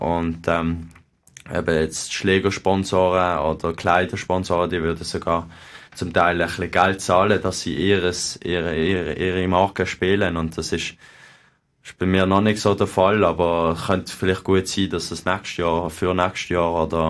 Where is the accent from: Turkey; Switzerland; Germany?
Switzerland; weil auch als Schweizer, auch mit dem welschen Fernseher oder so